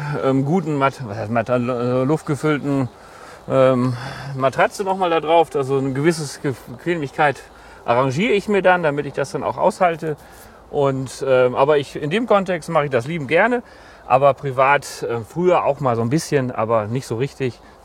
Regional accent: Lower Saxony, Germany; Ich komme aus dem Landkreis Osnabrück, das gehört zu Niedersachsen, ja.

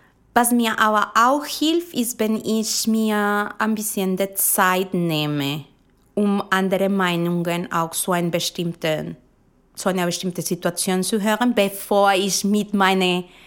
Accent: Bogotá, Bogotá Capital District, Colombia; also born or lived in Caribbean coast, Colombia; ich bin ja aus der Küste Kolumbiens. Das sind immer 30 plus Grad. Aber ich bin groß geworden in der Hauptstadt. Und die Hauptstadt hat maximal 20 Grad.

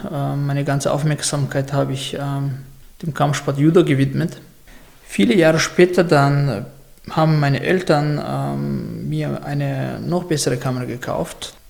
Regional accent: Chechnya, Russia; now in Austria; Also ich komme selber aus Tschetschenien.

